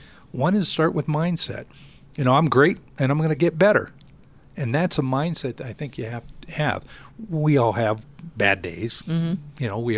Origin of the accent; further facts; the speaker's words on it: California, United States; I grew up in Southern California.